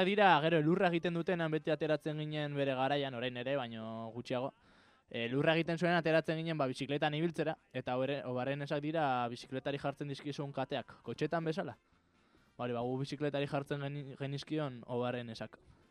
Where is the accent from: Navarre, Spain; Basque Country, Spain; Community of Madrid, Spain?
Community of Madrid, Spain; Villafranca del Castillo; behintzat nire herrian, hor Villafranca del Castillo, hor inguru horretan